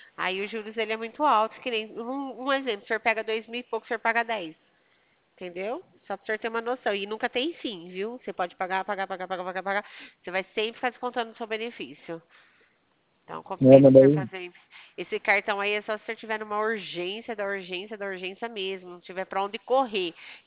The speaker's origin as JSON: {"language": "Portuguese", "town": "São Carlos", "region": "São Paulo", "country": "Brazil", "said": "É, sou de São Carlos."}